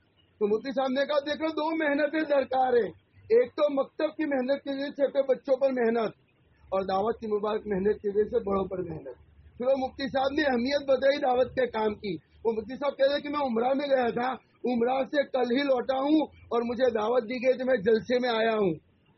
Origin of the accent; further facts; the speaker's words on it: Anand, Gujarat, India; तो मैंने कहा आनंद में 6 मस्जिदें थी, 7वीं हमारे बाबा ने बनी, अभी 125 के करीब मस्जिदें बनी। ये हर जगह का हाल होगा, ये मैं अपने आनंद का सुना रहा हूँ।